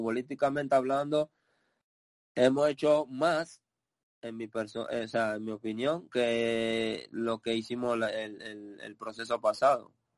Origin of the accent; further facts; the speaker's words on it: Panama; para nosotros como panameños tener más panameños fuera, ya sean pocos, es un orgullo ya eso